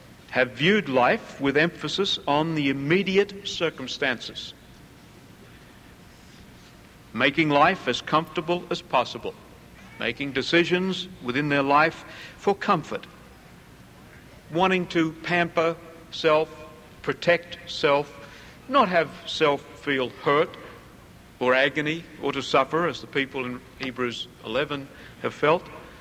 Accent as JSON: {"language": "English", "country": "Australia", "said": "I guess I experience it a little bit now when people discover I'm from Australia. Wow, you're from Australia. Come and teach us."}